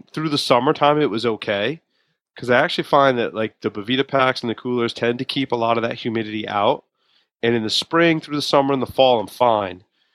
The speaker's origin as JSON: {"language": "English", "region": "Rhode Island", "country": "United States", "said": "Just so people know, I'm from Rhode Island. I've been a Patriots fan my whole life, dude."}